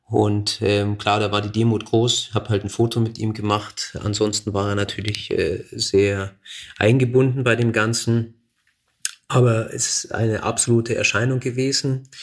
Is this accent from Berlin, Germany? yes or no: no; Munich, Bavaria, Germany; Ja, ich bin in Truderingen groß geworden